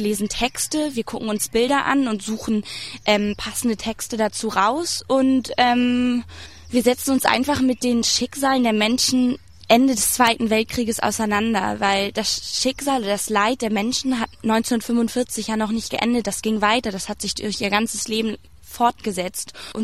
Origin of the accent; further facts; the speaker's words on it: Hamburg, Germany; ich komme aus Hamburg